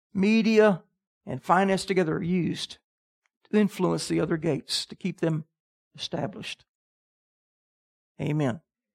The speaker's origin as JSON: {"language": "English", "town": "Huntsville", "region": "Alabama", "country": "United States", "tie": "born or raised there", "said": "When I grew up in Huntsville, Alabama during the middle of the space race."}